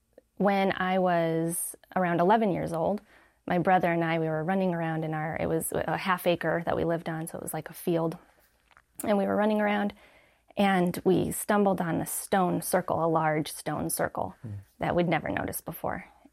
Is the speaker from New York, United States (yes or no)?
no; Colorado, United States; Okay. Well, I grew up in Colorado in the mountains, surrounded by nature, and we're not Christian at all.